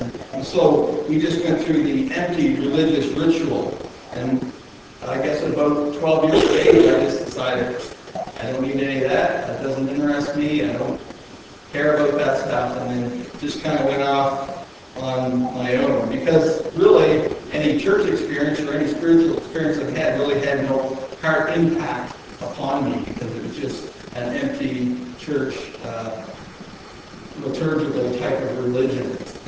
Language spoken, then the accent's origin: English; Nova Scotia, Canada; I was born and raised in Nova Scotia, and I was born into a church-going home.